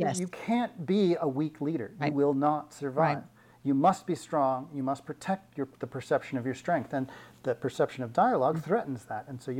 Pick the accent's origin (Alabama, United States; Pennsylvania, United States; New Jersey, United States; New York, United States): New York, United States; also born or lived in Los Angeles; Because I'm from New York. I'm a New Yorker.